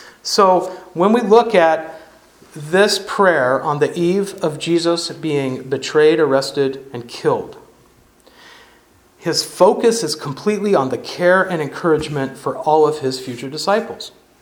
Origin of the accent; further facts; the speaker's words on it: California, United States; And they thought I was a hippie lapsed Christian from California because I came from California.